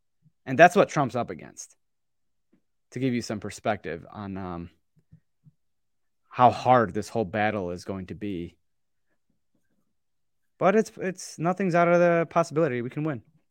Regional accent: Michigan, United States; Because Michigan, in my opinion, my home state, is red.

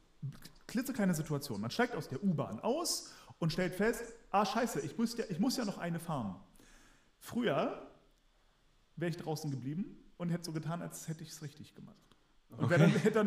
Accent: Germany; now in Vienna, Austria; Ich fühle mich jetzt zum Beispiel als Deutscher in Wien manchmal eingeschüchtert, weil ich weiß, viele Wiener mögen Deutsche nicht.

